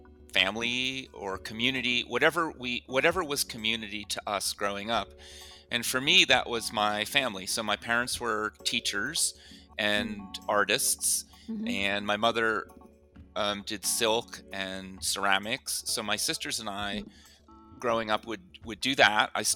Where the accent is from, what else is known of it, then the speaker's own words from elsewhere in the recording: New Jersey, United States; we grew up near Thomas Edison's West Caldwell Laboratory